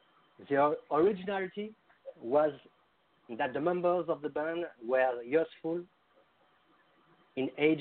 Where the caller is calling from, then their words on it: Paris, Île-de-France, France; to serve you all as an independent artist. And I call from Paris, in France.